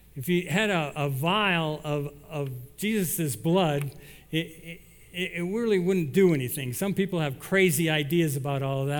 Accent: Iowa, United States; I grew up in Iowa, and my grandfather had a pickup just like this.

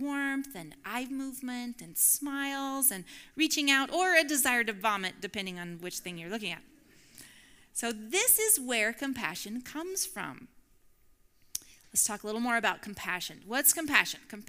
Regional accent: Midwest, United States; So I grew up in the Midwest where being a Christian meant you go to church on Sunday and you work hard.

